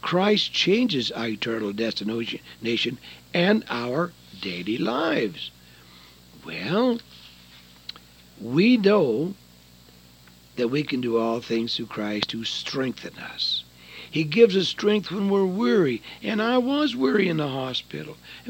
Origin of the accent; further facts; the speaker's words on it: United States; And I'm so glad I was a Navy, and I'm glad I was American, and I am an American.